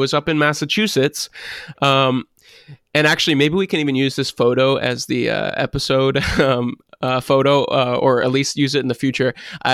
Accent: Canada; now in United States; one of the biggest things that we encounter as Canadians and as a Canadian here in the States

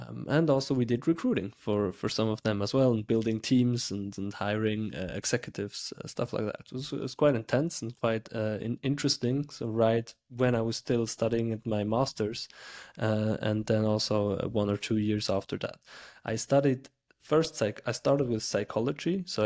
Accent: Biel, Bern, Switzerland; I'm from Biel. This is actually where I live. This is my home office. Biel is around 1 hour from Zurich

